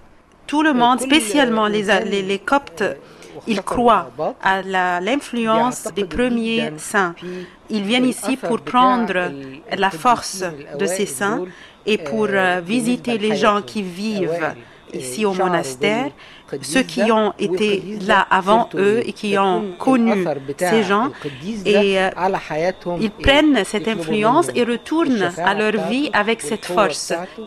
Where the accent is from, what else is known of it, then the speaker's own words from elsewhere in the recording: Cairo, Cairo Governorate, Egypt; j'ai 15 ans, je viens du Caire, d'Égypte.